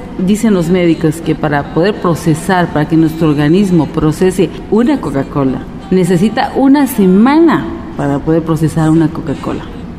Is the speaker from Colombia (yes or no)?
no; Mexico; si somos capaces como mexicanos de ver el México profundo